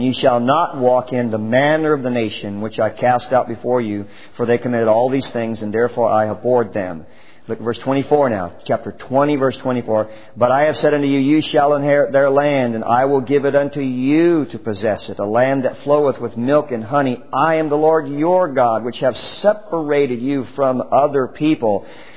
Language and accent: English; United States; And I'm an American. I mean, I'm a patriot and everything.